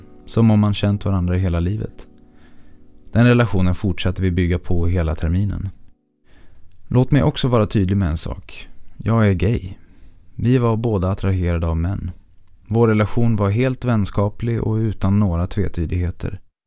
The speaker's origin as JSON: {"language": "Swedish", "country": "France", "tie": "born or raised there", "lives_now": "Sweden", "said": "Detta trots att undervisningen var på engelska och jag är född och uppvuxen i Frankrike."}